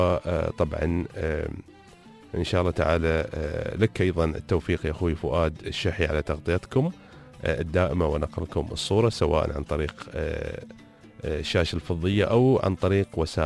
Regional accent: Dubai, United Arab Emirates; سمعت طيب بس عن النفاف اللي عندنا في دبي

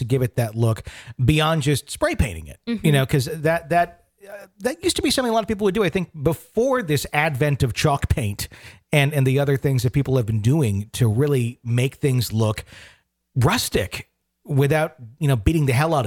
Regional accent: Wisconsin, United States; moved away; I mean, the funny part is I grew up in Wisconsin.

